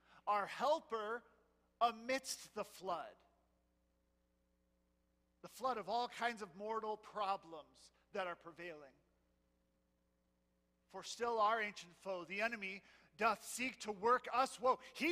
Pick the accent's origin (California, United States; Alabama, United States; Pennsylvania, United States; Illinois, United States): California, United States; Joshua Tree; When I was little, there was a really, really big earthquake by my hometown. I lived in Joshua Tree.